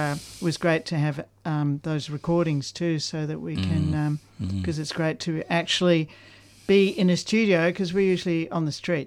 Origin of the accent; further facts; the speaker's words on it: Beaumaris, Victoria, Australia; Well, I grew up in Beaumaris, so by the sea